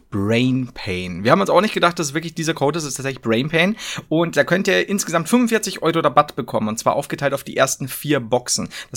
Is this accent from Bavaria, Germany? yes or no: yes; Regensburg, Bavaria, Germany; Das ist tatsächlich bei uns in Regensburg gar nicht so, also ich merke, du bist eher so ein mit Automaten groß gewordener junger Mann.